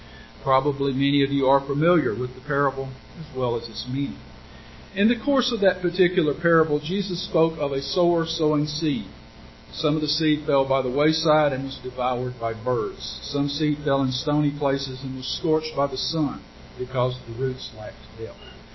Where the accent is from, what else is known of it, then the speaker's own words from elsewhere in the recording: El Dorado, Arkansas, United States; As you heard, my wife and I are from South Arkansas. That's pronounced Arkansas, not Arkansas. We're from El Dorado, not pronounced El Dorado as it should be. We pronounce things differently in the South.